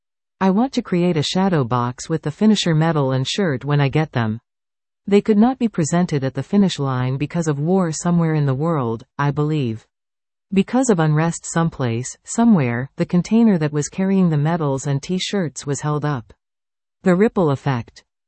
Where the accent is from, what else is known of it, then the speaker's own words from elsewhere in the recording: Canada; I am grateful I am a Canadian, an Irish Canadian whose ancestors fought the fight to come to this country and set up roots.